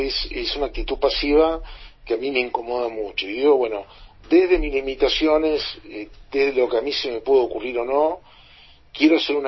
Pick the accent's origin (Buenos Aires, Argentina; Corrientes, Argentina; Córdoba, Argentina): Buenos Aires, Argentina; yo también soy de Buenos Aires como vos